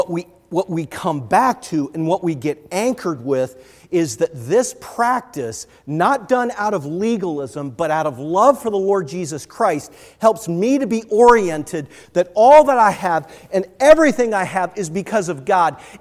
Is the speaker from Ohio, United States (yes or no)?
yes; Canton, Ohio, United States; I couldn't prepare this message without thinking of my church I grew up in Canton, Ohio, Canton Baptist Temple.